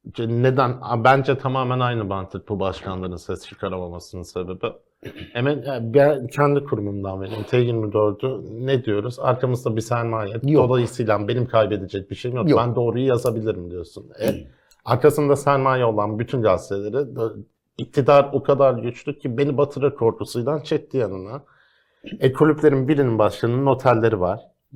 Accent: Istanbul, Turkey; ben Türk İstanbul'da doğdum, büyüdüm. İstanbulluyum ve tribünde büyüdüm.

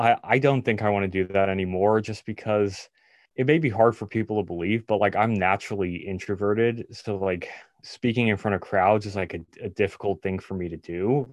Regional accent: New York City, New York, United States; I rode the MTA like pretty much my whole life growing up in New York.

